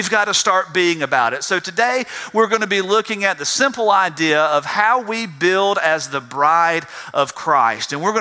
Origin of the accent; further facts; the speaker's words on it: Georgia, United States; coming from my parents' home where I grew up in South Georgia.